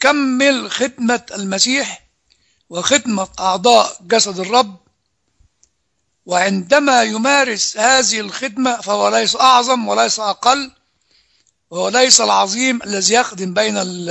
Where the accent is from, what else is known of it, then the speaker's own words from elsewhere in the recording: Upper Egypt, Egypt; عندنا في الصعيد لما واحد يطلع كده بغضبان ومحدش عارف يكلمه